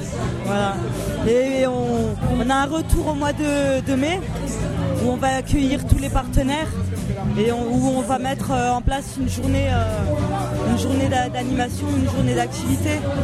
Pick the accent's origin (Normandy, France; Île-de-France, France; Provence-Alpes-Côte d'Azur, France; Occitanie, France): Provence-Alpes-Côte d'Azur, France; Marseille; Marseille.